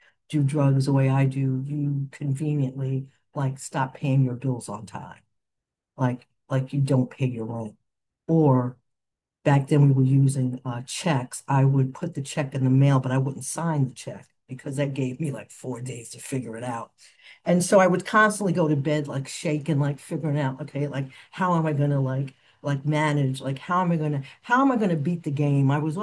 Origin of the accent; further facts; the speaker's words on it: New York City, New York, United States; I'm from New York City and we did a lot of partying.